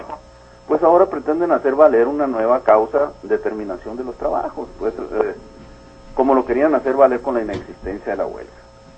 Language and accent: Spanish; Cananea, Sonora, Mexico; somos nativos de ahí, yo nací en Cananea y me crié, etcétera, y estudié hasta la preparatoria